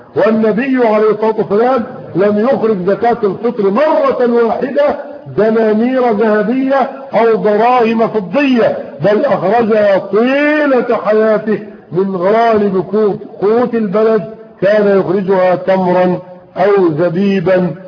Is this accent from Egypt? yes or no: yes; Egypt; ده الحصل عندنا في مصر